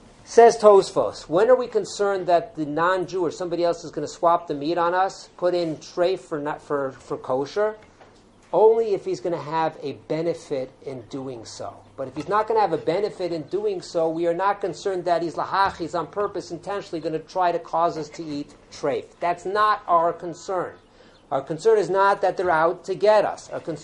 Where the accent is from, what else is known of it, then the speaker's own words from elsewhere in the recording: United States; I'm from the United States. I know the United States.